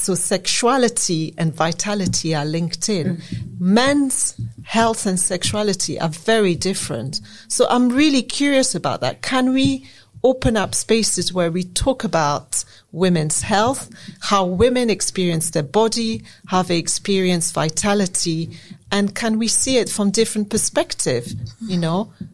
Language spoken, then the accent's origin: English; Senegal; moved away; I was born in Senegal. My dad is from Benin. My mother has European Asian roots. When I lived in Senegal, I was seen as Toubab.